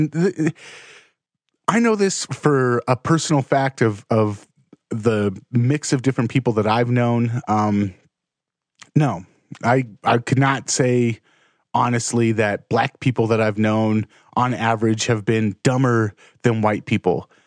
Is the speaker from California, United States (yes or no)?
yes; California, United States; Like, we grew up in California and, my dad, his last name was … all of that side of our family is Hispanic. And so I grew up in majority of poor neighborhoods, Section 8, public housing, mostly Mexicans.